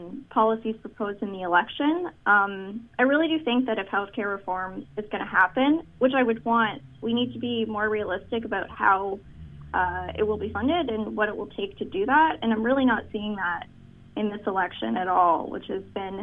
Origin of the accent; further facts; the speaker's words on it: Canada; I just don't see how, as a Canadian citizen, I'll be actually seeing these changes in practice.